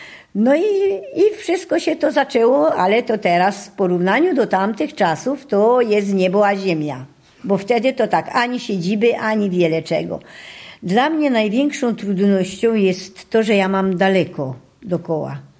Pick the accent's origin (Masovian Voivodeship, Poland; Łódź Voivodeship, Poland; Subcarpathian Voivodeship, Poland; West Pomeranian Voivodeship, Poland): Subcarpathian Voivodeship, Poland; Krzemienica; also born or lived in Silesia; ja miałam krótki w życiu epizod mieszkania w wielkim mieście. I z tego wielkiego miasta, ze Śląska, przenieśliśmy się tutaj do Krzemienicy. To jest moja rodzinna wioska.